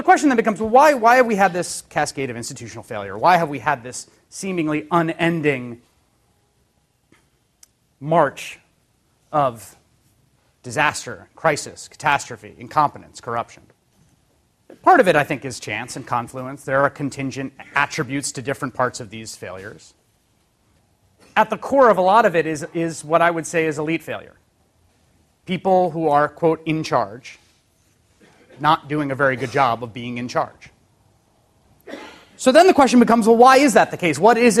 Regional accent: Bronx, New York, United States; I was a kid from the Bronx, working-class kid.

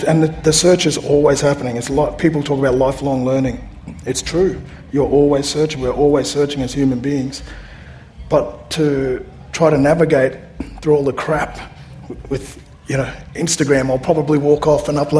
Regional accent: Brisbane, Queensland, Australia; Seeing, growing up in the Aboriginal community in Brisbane and sitting around as a little child, sitting around the card table

